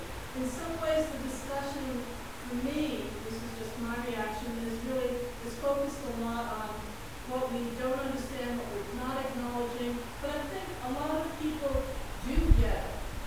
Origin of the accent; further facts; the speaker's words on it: Oakland, California, United States; I'm from Oakland, California, and I'm here visiting.